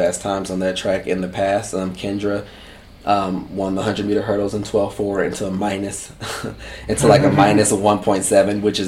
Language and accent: English; Marietta, Georgia, United States; So I was raised in Georgia, Atlanta, Georgia area. Actually, Marietta, Georgia, which is metro Atlanta.